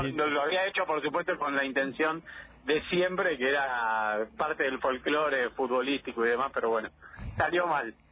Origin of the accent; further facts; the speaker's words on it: Pinamar, Buenos Aires Province, Argentina; yo soy argentino, además de pinamarense